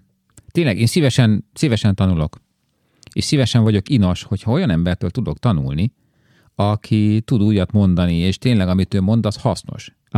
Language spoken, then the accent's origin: Hungarian; Hungary; moved away as an adult; Nyilván. Tehát nekem azért jó életem volt Magyarországon.